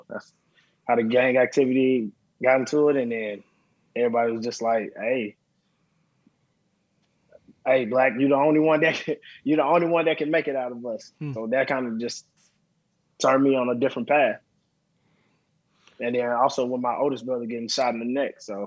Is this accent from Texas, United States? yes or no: yes; Dallas, Texas, United States; Dallas, Texas.